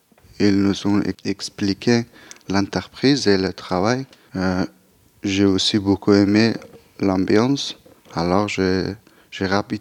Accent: Chambly, Hauts-de-France, France; Bon, je viens de Chambly et je passais ce monde devant.

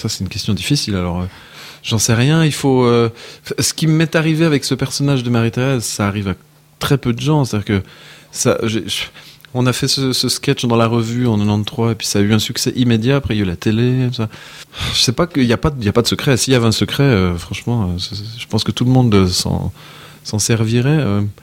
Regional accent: Ghlin, Wallonia, Belgium; moi, je suis de Glin, j'habite le vieux Glin.

